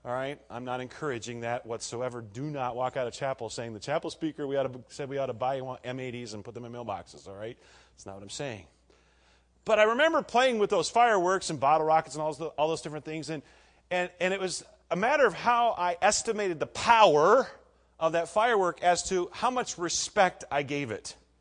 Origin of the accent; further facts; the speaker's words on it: Nebraska, United States; also born or lived in Iowa; now in West Virginia, United States; When I was a kid growing up in Nebraska, we had fairly liberal rules, laws about fireworks. I don't know what it's like here in West Virginia, but I spent most of my ministry years in Iowa